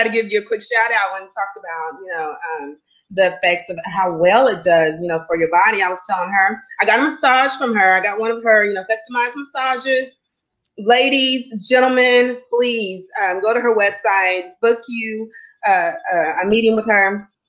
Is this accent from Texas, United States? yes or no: yes; Wichita Falls, Texas, United States; it actually took me back to my hometown in Wichita Falls, you know, growing up in the 70s, 80s, and 90s